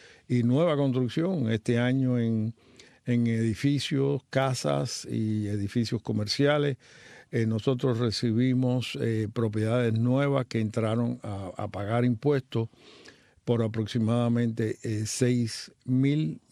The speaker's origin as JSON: {"language": "Spanish", "country": "Cuba", "moved": "as an adult", "said": "que era el Havana Business University, que estaba en línea también. Ahí estuve 2 años hasta que ya salimos de Cuba."}